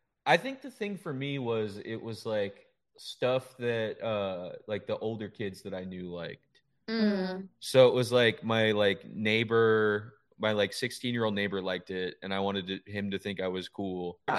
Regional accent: New Hampshire, United States; moved away as an adult; now in New York, United States; So I'm from New Hampshire, so I literally.

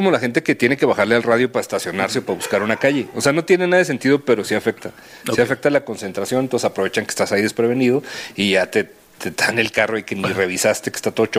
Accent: Chihuahua, Mexico; yo no sé por qué me río si soy de Chihuahua.

